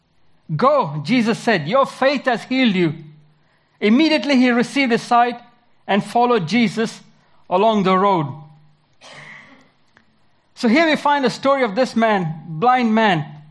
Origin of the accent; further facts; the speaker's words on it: India; moved away as an adult; now in Australia; I'm originally from India, and we love cricket and curries. Came to Australia in 1996, did some studies in the Bible College of Queensland, and then we had an opening to go to Tassie.